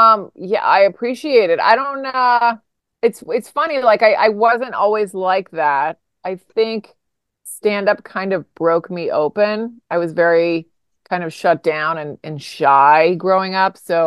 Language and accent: English; Virginia, United States; now in New York, United States; I grew up in Virginia and I just wanted to leave Virginia and I loved New York.